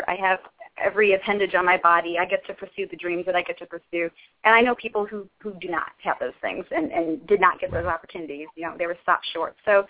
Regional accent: Cleveland, Ohio, United States; also born or lived in New York City; I moved from New York City. I was there for about 10 years, and I grew up in Cleveland, Ohio. So I know cold weather.

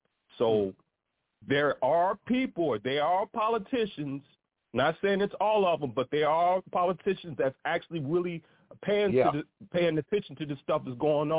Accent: Chicago, Illinois, United States; now in Tennessee, United States; Now, I grew up in Chicago, been there pretty much my whole life, been through all types of winters and everything. This past 2 weeks here in Tennessee was worse than what I ever experienced in Chicago.

